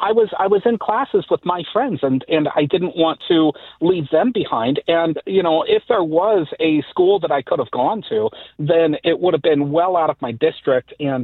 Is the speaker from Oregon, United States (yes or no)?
yes; Portland, Oregon, United States; So I grew up in the Portland, Oregon school district, and when I got into middle school, I was doing high school books.